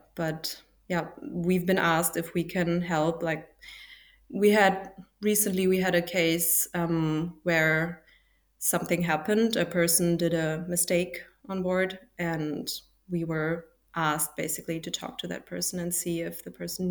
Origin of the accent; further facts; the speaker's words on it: Germany; As let's say I am from Germany, as a German forensic psychologist practicing in Germany